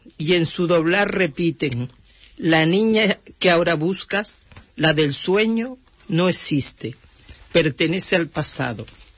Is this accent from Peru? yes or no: no; Canary Islands, Spain; esta la escribí después de de pasar muchos años sin volver a mi tierra, porque como he dicho en otra ocasión, soy canaria